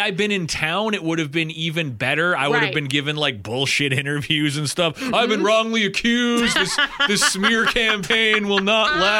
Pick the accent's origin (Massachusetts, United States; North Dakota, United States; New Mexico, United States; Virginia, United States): North Dakota, United States; Fargo; moved away as an adult; I came from Fargo, and they wanted